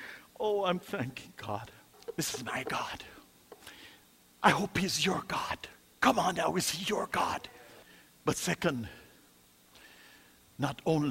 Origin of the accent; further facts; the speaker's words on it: Jamaica; I'm from Jamaica.